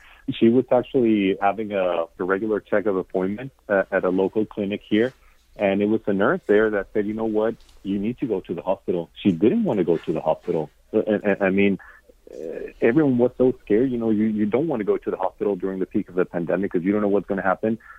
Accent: Mexico; I'm from Mexico, Catalina from Building One Community is from Colombia. We're all immigrants

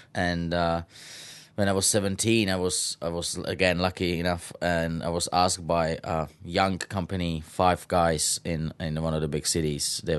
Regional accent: Czechia; English is a second language; I'm from Czech Republic and I can't work here for 2 months because I have to go back to finish my school."

